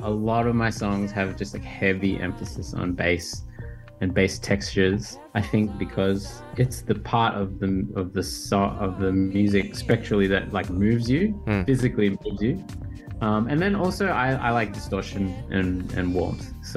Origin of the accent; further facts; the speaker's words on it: Australia; born there; Kind of. I was born in Australia, but my dad is from Penang. My mom is from Kelantan, sorry.